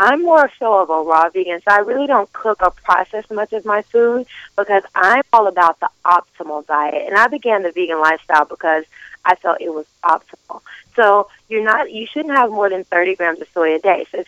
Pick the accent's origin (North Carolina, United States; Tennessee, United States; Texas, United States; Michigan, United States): Tennessee, United States; I'm from Tennessee. I'm a Southern girl.